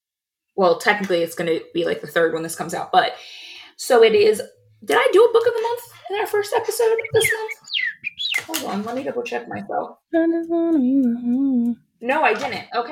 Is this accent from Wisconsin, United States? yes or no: yes; Milwaukee, Wisconsin, United States; I am from Milwaukee.